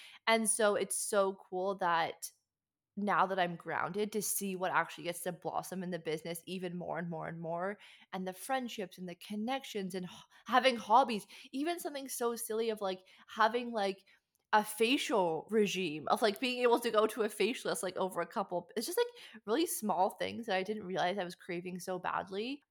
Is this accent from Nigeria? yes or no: no; Canada; So yeah, so originally I'm from Canada. And I guess, honestly, growing up in Canada, I just always dreamt and visioned and dreamed of living in sunshine